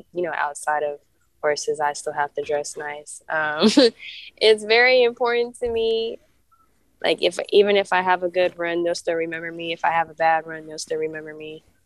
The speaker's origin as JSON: {"language": "English", "town": "Oakland", "region": "California", "country": "United States", "said": "I am an inner city kid. I'm from West Oakland."}